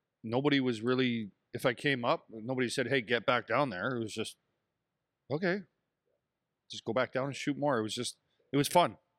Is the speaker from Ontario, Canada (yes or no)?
yes; Windsor, Ontario, Canada; growing up in Windsor, you know, hockey for me wasn't the number one growing up.